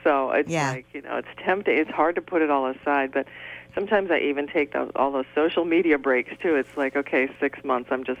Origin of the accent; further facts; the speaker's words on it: Wisconsin, United States; before when I was just a kid growing up in Wisconsin